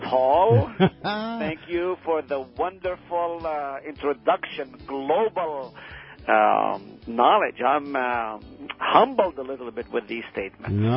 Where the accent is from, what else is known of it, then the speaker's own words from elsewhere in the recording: Nazareth, North District, Israel; walking through my hometown of Nazareth, spending a little time on Mount Calvary.